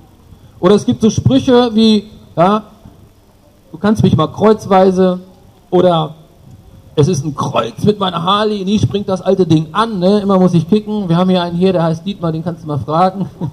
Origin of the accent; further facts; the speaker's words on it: Bielefeld, North Rhine-Westphalia, Germany; Ich komme hier aus Nordrhein-Westfalen, ein bisschen weiter Richtung Osten, Großraum Bielefeld, ja, beim aktuellen Bundesliga-Absteiger Paderborn und beim Aufsteiger Arminia Bielefeld. Das ist so meine Heimat. Und ich bin verheiratet, habe zwei Kinder